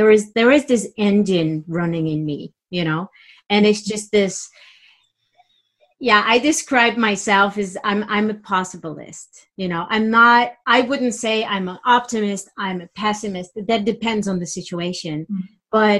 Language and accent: English; Transylvania, Romania; first language German; English is a second language; I was born in Romania as this Saxonian minority, which German-speaking minority mm-hmm. in Transylvania.